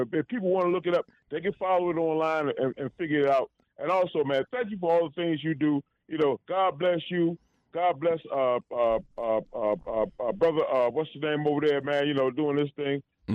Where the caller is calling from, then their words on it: Washington, District of Columbia, United States; from D.C.